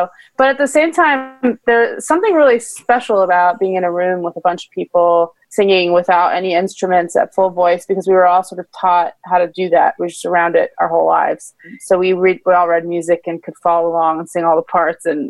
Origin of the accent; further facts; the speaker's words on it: Northeast, United States; I grew up in the Northeast and my mom is from the South. My dad is from Syria.